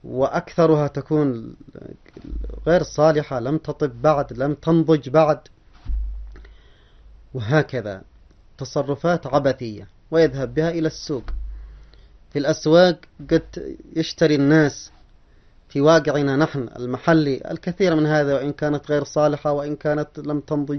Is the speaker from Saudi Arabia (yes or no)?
no; Yemen